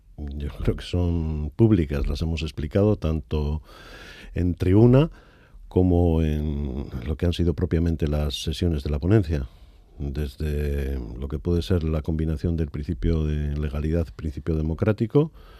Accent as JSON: {"language": "Spanish", "region": "Basque Country", "country": "Spain", "said": "como pueblo vasco que somos"}